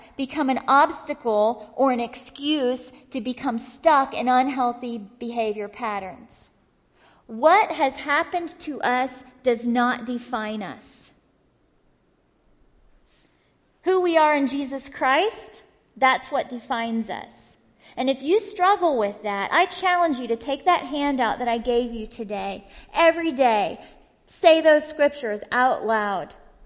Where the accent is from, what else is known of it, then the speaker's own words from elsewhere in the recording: the South, United States; I grew up in the South and we just said, shame on you.